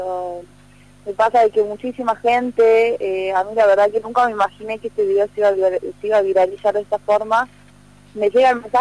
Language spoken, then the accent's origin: Spanish; La Rioja, Argentina; Yo no vivo acá en Salta Capital, soy de La Rioja, o sea, vivo en La Rioja y estudio.